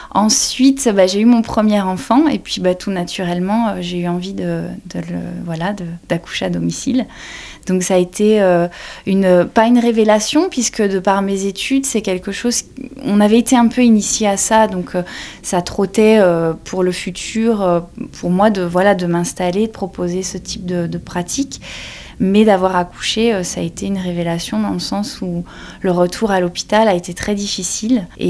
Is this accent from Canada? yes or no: no; Belgium; moved away as an adult; now in France; je suis belge. Je suis arrivée en France en fait il y a à peu près 8 ans